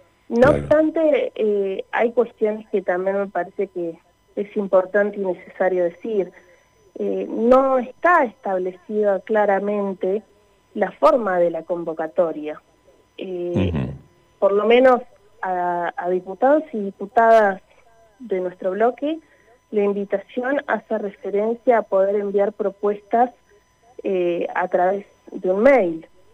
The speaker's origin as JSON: {"language": "Spanish", "region": "Patagonia", "country": "Argentina", "said": "Somos patagónicos"}